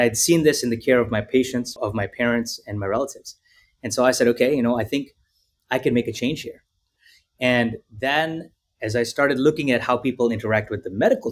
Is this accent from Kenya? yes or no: yes; Kenya; also born or lived in India; now in United States; I was born in India, raised in Kenya, Africa, for about 16 years, and then came out here in the United States in 1999